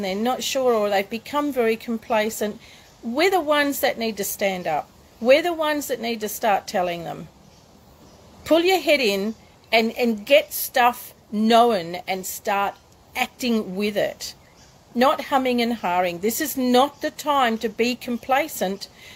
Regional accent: Western Australia, Australia; It's just that I'm West Australian, so I'm just bringing this news out today

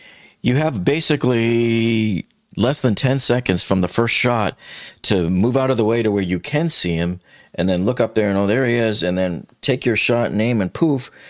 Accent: Boston, Massachusetts, United States; I'm from the Show Me State, even though I'm from Boston

